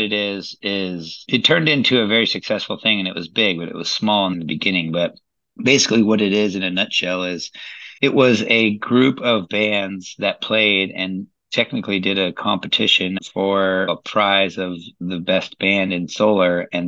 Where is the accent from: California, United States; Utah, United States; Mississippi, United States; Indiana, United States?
California, United States; And I'm from the San Francisco Bay Area.